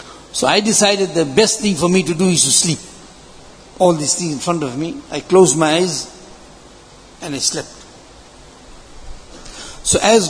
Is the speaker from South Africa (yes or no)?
yes; South Africa; I told him, "No. I'm a Muslim from South Africa."